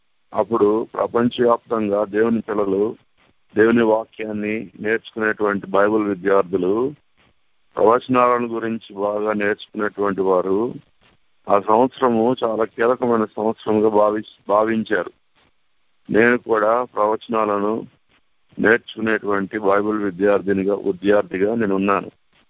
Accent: Vijayawada, Andhra Pradesh, India; మరి నేను విజయవాడలో మరి నా బాల్యం గడిచింది, నేను ఇక్కడ విజయవాడ పరమట్లోనే మరి NSM పబ్లిక్ స్కూల్ అనేటువంటి స్కూల్లో నేను చదువుకున్నాను.

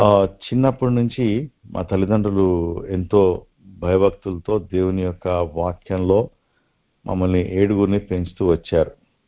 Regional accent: Hyderabad, Telangana, India; నేను పుట్టి పెరిగిందంతా కూడా అంబర్పేట్ హైదరాబాద్లోనే పుట్టాను. … ఆయన హైదరాబాద్కి అంటే సెటిల్ కావడానికి ఆంధ్ర నుండి వచ్చి ఇక్కడ హైదరాబాద్లో సెటిల్ అయిపోయారు

